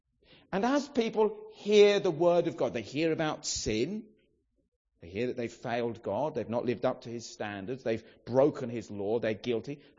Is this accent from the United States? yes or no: no; England, United Kingdom; I'm sure we all know that as English people.